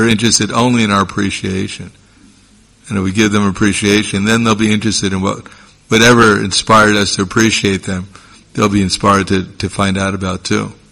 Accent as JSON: {"language": "English", "town": "Kranj", "country": "Slovenia", "second_language": "English", "said": "Yes, I'm from Slovenia."}